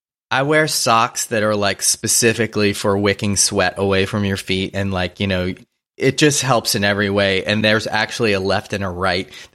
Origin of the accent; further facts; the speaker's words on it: New Orleans, Louisiana, United States; now in Los Angeles, United States; as you know, you grew up in New York. I grew up in New Orleans. Like, I love L.A.